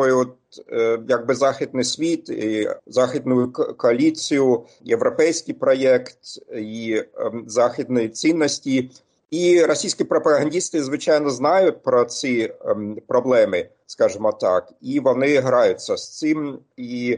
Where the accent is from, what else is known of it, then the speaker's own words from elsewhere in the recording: East Germany, Germany; особливо я сам з Східної Німеччини